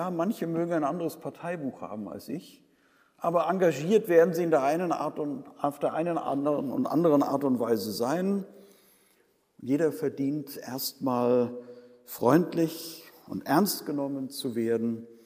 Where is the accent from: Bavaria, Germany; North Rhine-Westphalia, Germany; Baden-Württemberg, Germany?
North Rhine-Westphalia, Germany; Bergneustadt; Ich bin in meiner Heimatstadt Bergneustadt im Stadtrat.